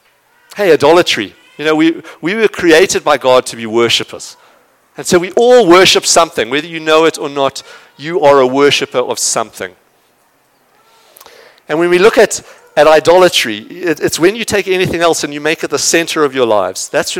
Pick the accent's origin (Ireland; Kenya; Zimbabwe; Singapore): Zimbabwe; I'm not even from there. I'm from Zimbabwe. I've never been to Liverpool.